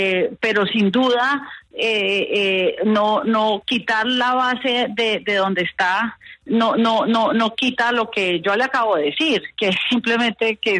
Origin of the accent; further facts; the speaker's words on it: Colombia; vivir tranquilos en donde estemos como colombianos